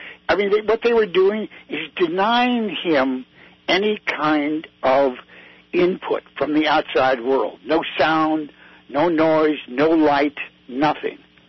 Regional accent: Chicago, Illinois, United States; I grew up in Hyde Park, not far from where they did the first, you know, controlled nuclear reaction.

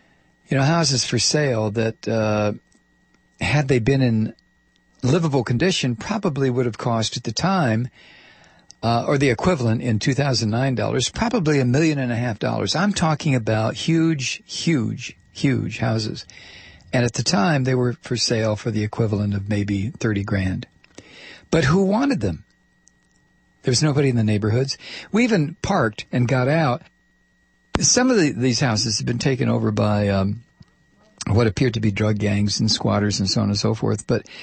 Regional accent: Toledo, Ohio, United States; When I was a kid growing up in Toledo, Detroit was like

